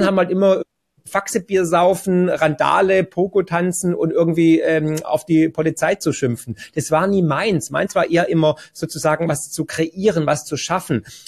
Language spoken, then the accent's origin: German; Swabia, Germany; Ich bin ja Schwabe, wie man hört, ne?